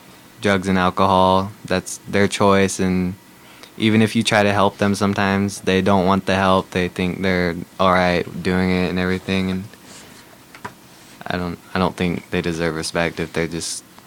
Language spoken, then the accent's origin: English; Covelo, California, United States; Positive because you grow up knowing everyone, you know what goes on. You get to learn about your culture and everything.